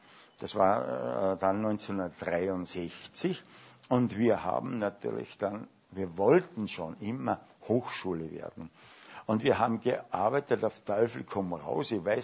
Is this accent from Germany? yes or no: no; Upper Austria, Austria; also born or lived in Steyr / Vienna; Ich war als Bub, bin ich aus dem Mühlviertel gekommen, habe zu Linz aufgeschaut. Dann bin ich nach Steyr gekommen, habe auch noch zu Linz aufgeschaut. Dann bin ich nach Wien gekommen, als Student